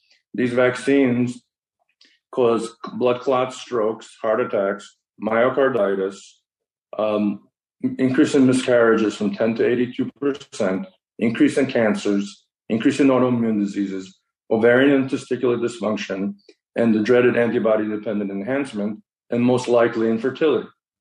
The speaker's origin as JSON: {"language": "English", "region": "Kyiv", "country": "Ukraine", "said": "So I'm from Ukraine, Kyiv."}